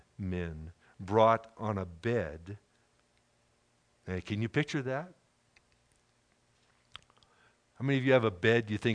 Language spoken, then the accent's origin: English; California, United States; ordinary people like Bill and I. We're both from Southern Cal, so I can say that.